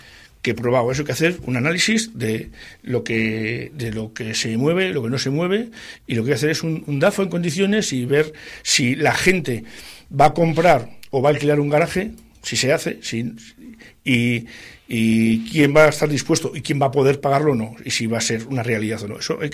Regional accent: Laredo, Cantabria, Spain; la gente de Laredo, la gente de mi pueblo, pierda calidad de vida

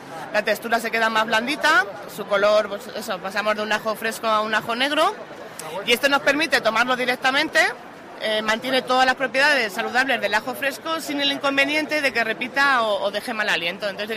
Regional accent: Las Pedroñeras, Castilla-La Mancha, Spain; Nosotros somos de Las Pedroñeras, es un pueblo de la provincia de Cuenca, de La Mancha.

